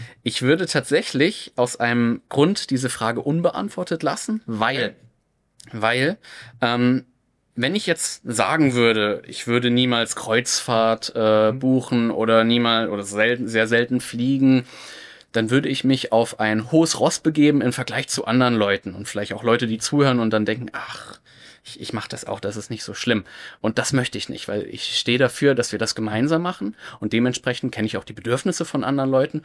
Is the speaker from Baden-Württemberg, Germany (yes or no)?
no; Mainz, Rhineland-Palatinate, Germany; genau das würde ich persönlich gerne mit Mainz machen, wo ich herkomme.